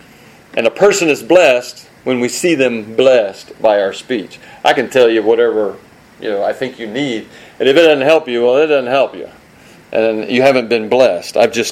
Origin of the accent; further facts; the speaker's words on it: the South, United States; Well, we're from the South, so we talk to anybody, whether they want it or not.